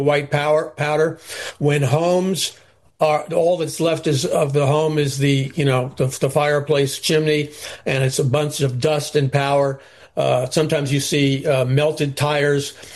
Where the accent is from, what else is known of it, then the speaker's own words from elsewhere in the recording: New York, United States; because I'm from New York. I'm a straight shooter.